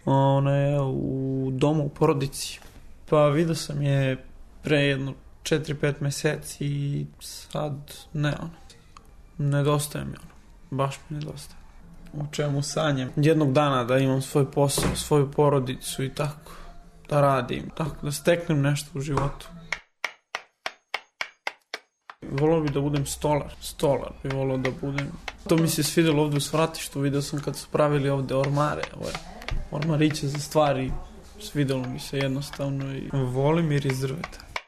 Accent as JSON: {"language": "Serbian", "town": "Ritopek", "region": "Belgrade", "country": "Serbia", "tie": "born or raised there", "said": "Pa plivali smo na Adi, ali u Ritopeku dole ima Dunav. Kod nas dole ima plaža, lepo su uradili sve, ima skakavanica. Mada je dole malo rizično, ko ne zna da pliva, vuče voda. Ali ja sam dole odrastao"}